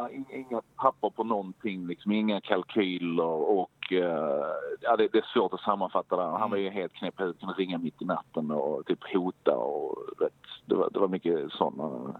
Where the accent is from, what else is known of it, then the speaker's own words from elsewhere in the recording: Helsingborg, Skåne, Sweden; nej, vi är från Helsingborg.